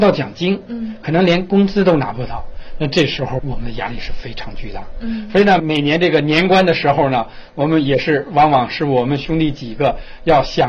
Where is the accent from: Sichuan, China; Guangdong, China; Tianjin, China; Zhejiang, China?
Tianjin, China; 我是天津人。